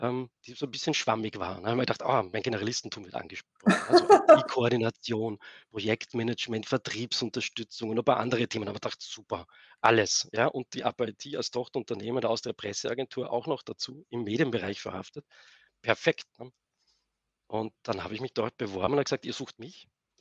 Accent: Austria; ich bin damals an der tschechischen Grenze aufgewachsen in Österreich, also Niemandsland kann man fast sagen.

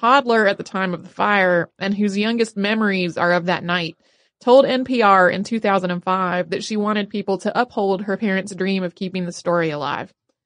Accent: Australia; I must admit that as an Australian, I almost couldn't bear to listen to anything more on Gallipoli

